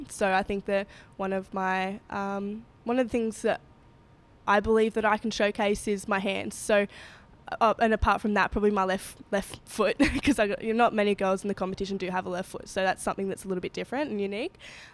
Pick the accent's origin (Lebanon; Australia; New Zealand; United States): Australia; Grafton, New South Wales; Yeah, so since I'm from Grafton, Sydney's a six-hour drive, or... you know, 1.5 hour flight.